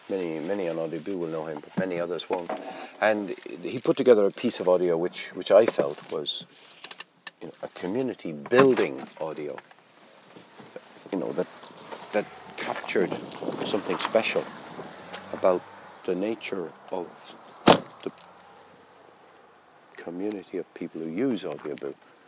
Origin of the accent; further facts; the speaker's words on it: Limerick, Munster, Ireland; my very good friend Bill Whelan, who I grew up with in Limerick as a boy